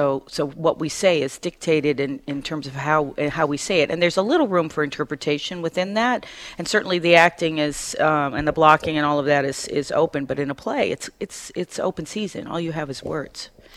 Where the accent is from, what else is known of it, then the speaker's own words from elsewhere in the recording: Rochester, New York, United States; Well, I grew up in Rochester, New York.